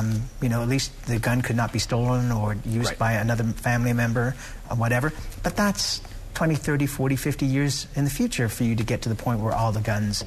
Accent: England, United Kingdom; now in United States; I come from England, and I come to the United States

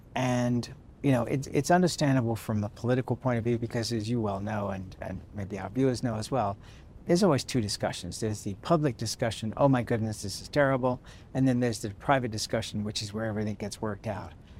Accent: London, United Kingdom; I'm born and raised in London, England

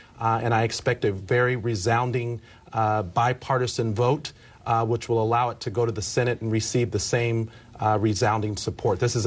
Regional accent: Las Vegas, Nevada, United States; You know, because I grew up in Las Vegas, attended school at UNR, I've had the opportunity to see every aspect of our great state.

